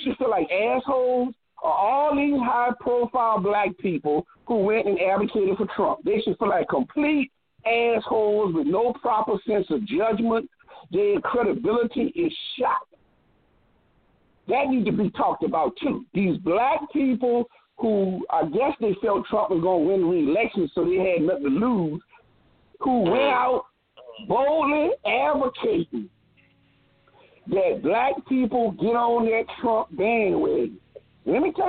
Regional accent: United States; the big threat we all as American citizens been told was going to come from the outside

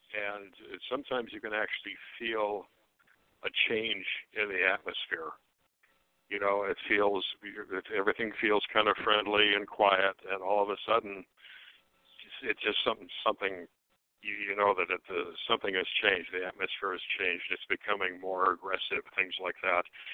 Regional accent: Hammond, Indiana, United States; I grew up in Hammond, Indiana, which is about 20 minutes from Gary, Indiana.

